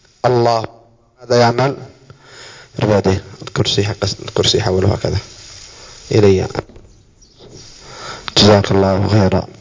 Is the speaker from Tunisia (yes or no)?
no; Dammaj, Saada Governorate, Yemen; هذا رجل كان عندنا في دماج